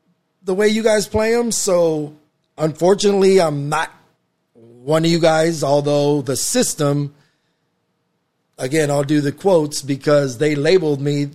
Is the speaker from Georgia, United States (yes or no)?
no; Palm Springs, California, United States; Yes, I'm Hispanic. I'm Mexican. So they asked, where are you from? My exact words were, what do you mean? I said, I'm from Palm Springs.